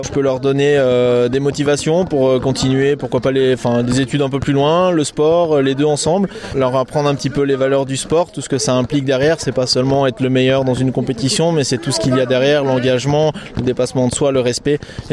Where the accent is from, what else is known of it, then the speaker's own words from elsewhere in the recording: Avignon, Provence-Alpes-Côte d'Azur, France; Bien sûr, j'ai grandi moi à Avignon